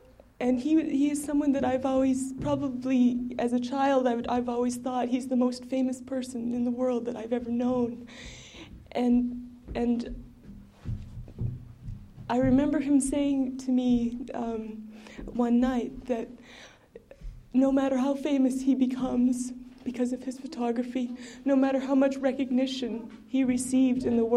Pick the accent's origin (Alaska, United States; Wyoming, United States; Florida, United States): Alaska, United States; Ambler; also born or lived in Sisolik; I grew up in Ambler as well as in Sisolik.